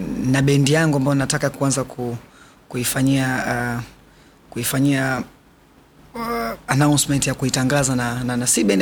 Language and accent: Swahili; Dar es Salaam, Tanzania; also born or lived in Morogoro; Kabila langu ni Mchaga. Na nimezaliwa Morogoro. Sehemu moja inaitwa Monsagala. Lakini nimekulia Dar es Salaam.